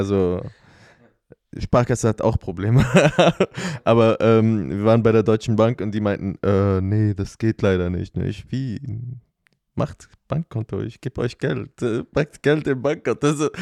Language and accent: German; Palestine; die fragt mich ja, wo kommen Sie her? Und ich, aus Palästina.